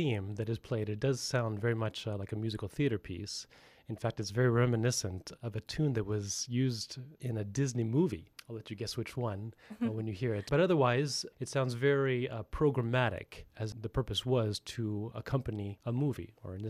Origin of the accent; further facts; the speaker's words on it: France; also born or lived in Sacramento, California; now in United States; Well, I grew up in France and went to the French public high school.